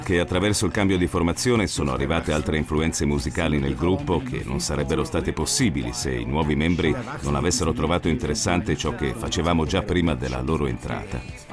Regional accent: Zug, Switzerland; Tutti e tre veniamo dal Canton Zugo e ci viviamo. Rafi e io siamo a Unteregeri, una località in una splendida valle montana dove c'è il lago di Egeri. Dionis vive alle nostre spalle, a Rotkreuz.

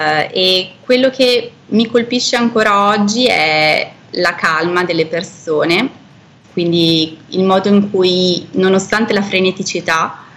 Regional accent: Mendrisio, Ticino, Switzerland; moved away as an adult; now in Bangkok, Thailand; io sono nata e cresciuta in Ticino, nelle zone di Mendrisio. Ho passato praticamente quasi tutta la mia vita in Ticino, eccetto gli ultimi, penso, 7-8 anni, e grazie al lavoro di mio marito ci è stata offerta l'opportunità di venire in Thailandia, a Bangkok.

